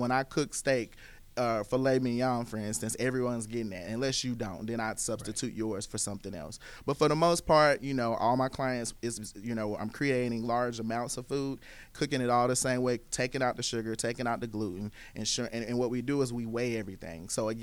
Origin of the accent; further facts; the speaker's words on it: Decatur, Georgia, United States; my childhood was spent in Decatur, the east side of Atlanta. And so, you know, starting here in my hometown was just something that was I felt would be impactful.